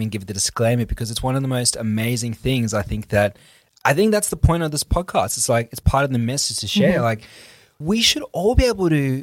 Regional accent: South Africa; growing up in South African culture back when I grew up is generally a bit of a pessimistic culture. It's a bit of a pessimistic country.

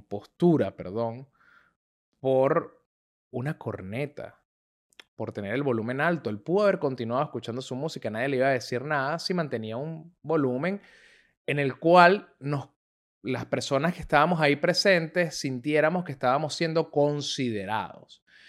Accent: Venezuela; yo, que soy también venezolano, utilizo la palabra veneco

